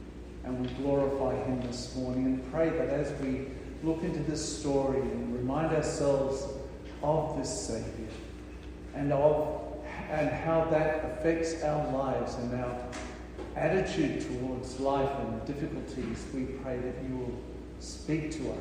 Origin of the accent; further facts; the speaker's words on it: Australia; also born or lived in New Zealand; I'm Australian, but I went to New Zealand, met Margaret, married her, came back here 26 years later.